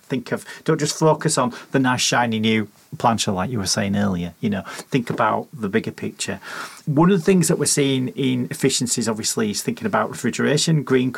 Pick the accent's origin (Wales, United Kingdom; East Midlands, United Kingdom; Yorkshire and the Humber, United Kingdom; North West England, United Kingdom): Yorkshire and the Humber, United Kingdom; Leeds; My hometown, Leeds.